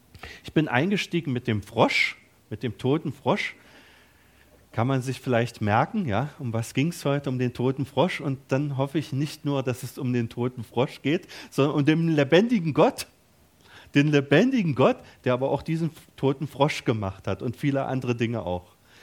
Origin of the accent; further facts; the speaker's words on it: East Germany, Germany; wir waren ja in einer Diktatur, ich bin ja im Osten aufgewachsen